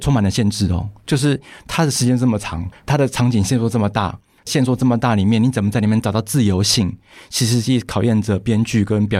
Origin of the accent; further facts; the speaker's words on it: Keelung, Taiwan; 因为我住基隆嘛，我在基隆出生，然后到现在还住在基隆